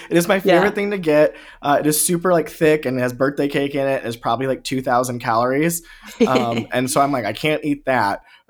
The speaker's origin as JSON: {"language": "English", "region": "Midwest", "country": "United States", "tie": "born or raised there", "said": "I grew up in the Midwest and my mom's from the South."}